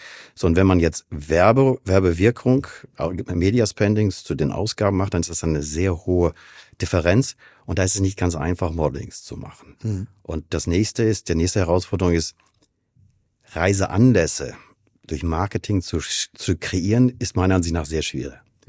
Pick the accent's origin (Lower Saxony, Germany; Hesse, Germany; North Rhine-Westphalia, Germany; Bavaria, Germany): North Rhine-Westphalia, Germany; Münster; now in Hamburg, Germany; Aus Münster.